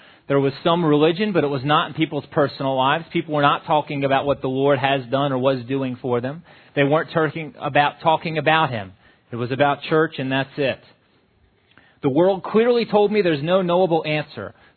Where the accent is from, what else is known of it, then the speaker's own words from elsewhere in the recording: Wilmington, Delaware, United States; My journey began in 1967, where I was raised and born in Wilmington, Delaware.